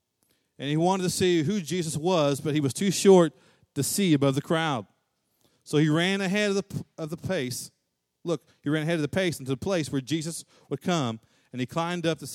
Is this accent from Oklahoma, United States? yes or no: yes; Muskogee, Oklahoma, United States; My high school, I grew up in Muskogee, Oklahoma, and I played for the Muskogee Roughers.